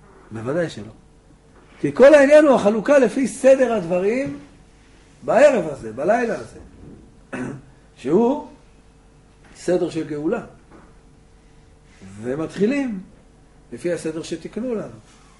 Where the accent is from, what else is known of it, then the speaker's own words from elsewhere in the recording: Jerusalem, Jerusalem District, Israel; אנחנו ירושלמים, לא בני ברקים.